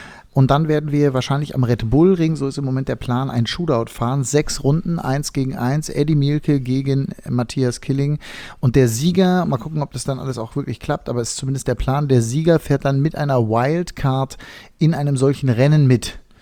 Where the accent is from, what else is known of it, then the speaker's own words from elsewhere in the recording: Bremen, Germany; Ich bin Bremer.